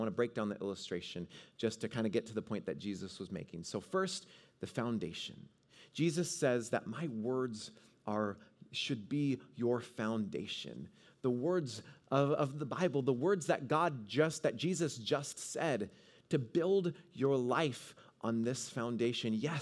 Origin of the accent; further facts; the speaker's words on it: Washington, United States; I grew up in Northwest Washington, and kind of by Puget Sound, like a mile from it.